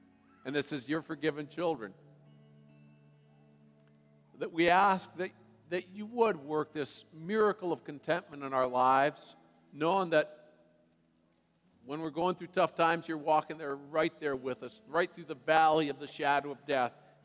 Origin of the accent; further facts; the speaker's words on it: Redwood Falls, Minnesota, United States; I'm from Redwood Falls. I'm a Minnesotan. In fact, I just told John, I'm from Minnesota.